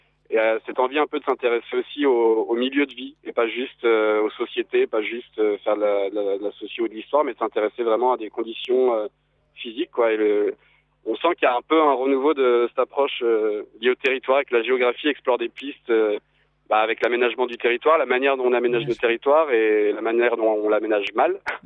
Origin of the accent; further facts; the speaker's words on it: Bordeaux, Nouvelle-Aquitaine, France; moi, je suis pas du tout d'ici, je suis de Bordeaux.